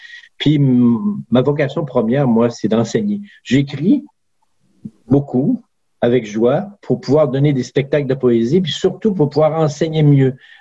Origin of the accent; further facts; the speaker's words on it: Quebec City, Quebec, Canada; also born or lived in Kenogami; je suis né au Saguenay, à Kenogami. Mais j'ai passé toute mon enfance à Québec, dans la banlieue à Sainte-Foy, mais je suis né au Saguenay.